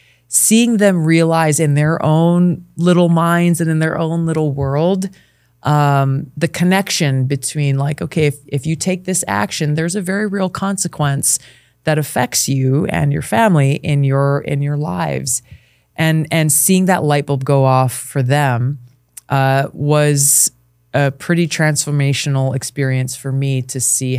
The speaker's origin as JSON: {"language": "English", "region": "Hawaii", "country": "United States", "tie": "born or raised there", "said": "You know, I was a kid, I grew up in Hawaii. Yeah, yes, we are the 50th state of America."}